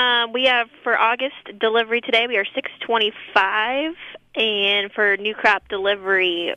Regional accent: Delphi, Indiana, United States; also born or lived in Iowa; Yeah, I'm new to the Andersons here. I'm originally from Delphi, Indiana, big metropolis that it is. Spent a little time buying grain out in Iowa once I graduated from Purdue, and now I'm back here close to home and really enjoying it.

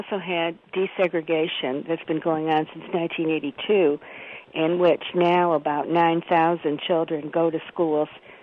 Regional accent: Detroit, Michigan, United States; And knowing other cities as I do, particularly my hometown Detroit, I don't think there's anything palpably different.

